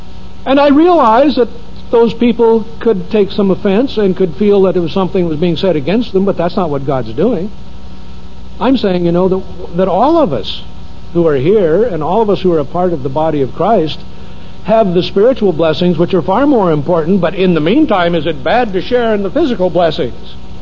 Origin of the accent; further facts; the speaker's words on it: United States; Now, I realize that I am an American. I'm what is called a typical American.